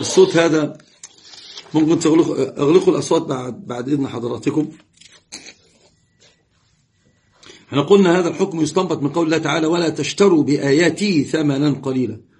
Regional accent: Egypt; أجلى صورة متشبعة عندنا في مصر هو استئجار القارئ على المقابر

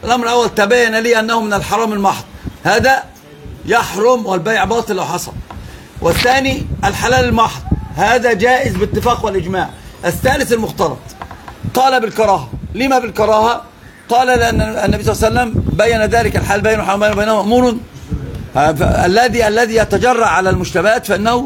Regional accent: Tunisia; أنا تونسي

